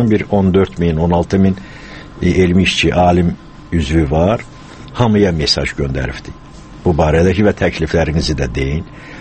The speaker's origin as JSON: {"language": "Azerbaijani", "region": "Karabakh", "country": "Azerbaijan", "tie": "born or raised there", "said": "O Qarabağ təbii ki, mənim yaralı yerimdir. Ona görə deyirəm ki, mən doğulduğum komadır, ondan sonra mənim böyüdüyüm yerdir."}